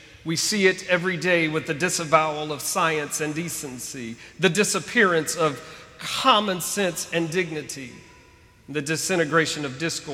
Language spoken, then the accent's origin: English; Alabama, United States; Well, I grew up in Alabama. Alabama the beautiful